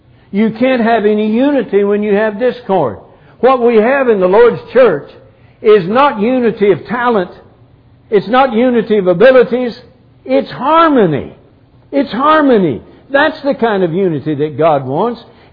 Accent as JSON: {"language": "English", "region": "Texas", "country": "United States", "tie": "born or raised there", "said": "I grew up in West Texas, out of 17 miles this side of the New Mexico line."}